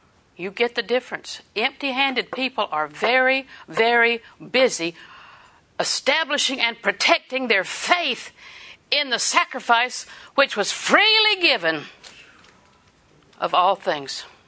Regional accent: Auburndale, Florida, United States; I'm from Auburndale. You wouldn't know my family. Nobody would know my family. We're not anybody.

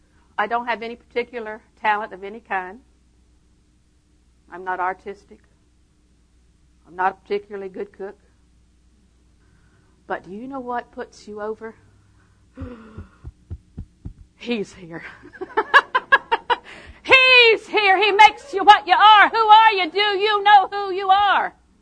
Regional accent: Auburndale, Florida, United States; also born or lived in Winter Haven / Lakeland; You know, I was born in the Winter Haven Hospital. Winter Haven's my mother's home. I was raised in Auburndale. Lived in Lakeland for many years.

